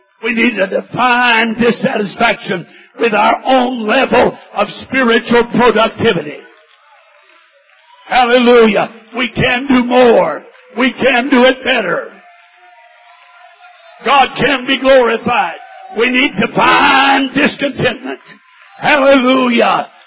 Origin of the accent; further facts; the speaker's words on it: Missouri, United States; There was a man near my hometown in Missouri.